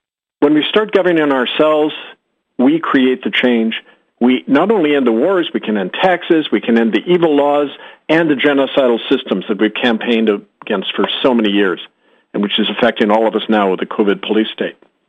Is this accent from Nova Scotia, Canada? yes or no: no; Winnipeg, Manitoba, Canada; in my hometown of Winnipeg